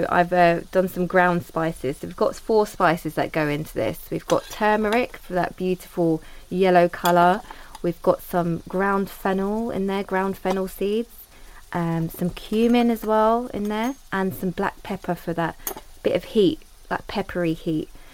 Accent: London, United Kingdom; I mean, I grew up here in London, so it was everywhere I had access to.

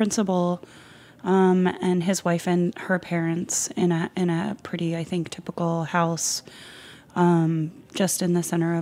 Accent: Philadelphia, Pennsylvania, United States; I grew up in Philadelphia. My grandparents both came from Italy. So in a very Italian-centric family and upbringing.

